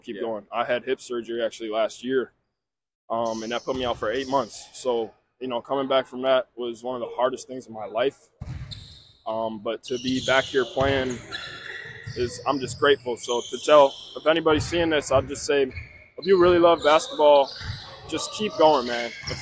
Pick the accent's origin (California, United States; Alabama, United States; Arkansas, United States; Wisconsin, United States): Wisconsin, United States; I mean, I'm from Wisconsin, never been to New York.